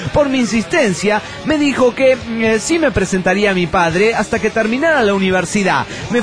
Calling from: Monterrey, Nuevo León, Mexico; de Monterrey, Nuevo León, México.

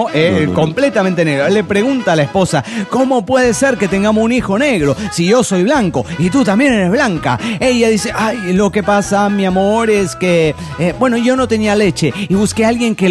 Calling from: Angamacutiro, Michoacán, Mexico; de Angamacutiro.

